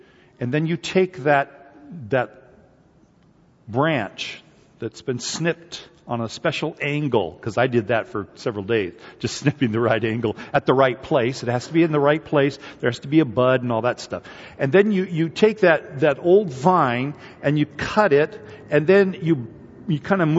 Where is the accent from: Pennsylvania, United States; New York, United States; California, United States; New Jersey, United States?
California, United States; I grew up in the Napa Valley, for a number of years I was there